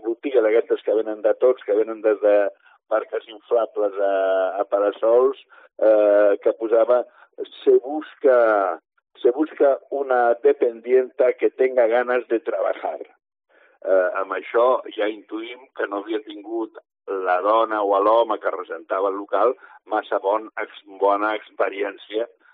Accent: Terrassa, Catalonia, Spain; Als 7 o 8 anys ja escrivia un diari amb el que passava al meu carrer i al meu barri, a Terrassa

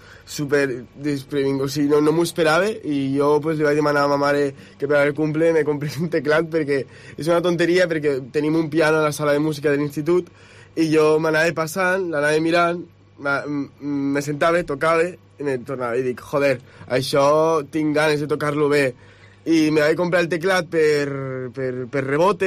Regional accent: Lleida, Catalonia, Spain; also born or lived in Venezuela; Soc pràcticament d'aquí. Porto des dels 3 mesos de néixer aquí.

